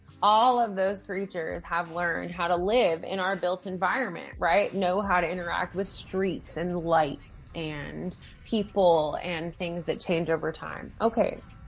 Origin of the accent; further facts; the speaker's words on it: the South, United States; accent: Southern; My Southern accent might be different and confusing to them.